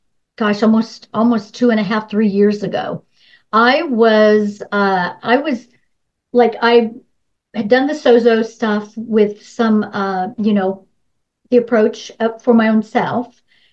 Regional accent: Wichita, Kansas, United States; And there was a gal in Wichita, and I'm from Wichita. My family's still in Wichita.

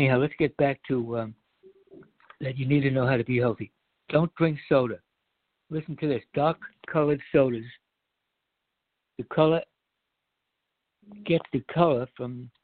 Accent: United States; when I was a kid growing up in America, you hardly ever heard about someone you knew or some relative getting cancer.

